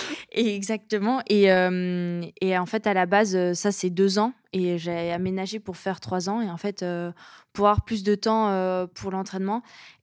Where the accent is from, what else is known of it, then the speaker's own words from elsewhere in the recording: Chambéry, Auvergne-Rhône-Alpes, France; Du coup, je viens de Chambéry, donc du coup, voilà.